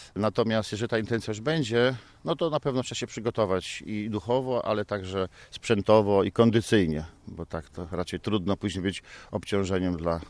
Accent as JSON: {"language": "Polish", "town": "Szczecin", "region": "West Pomeranian Voivodeship", "country": "Poland", "said": "jestem ze Szczecina."}